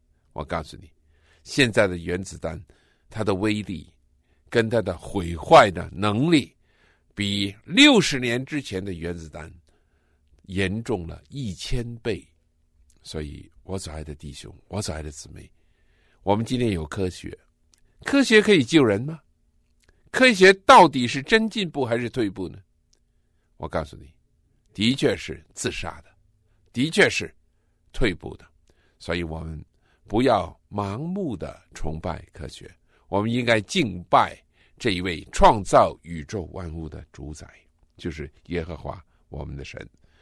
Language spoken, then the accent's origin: Chinese; Guangdong, China; 比如说你来自东北，我来自广东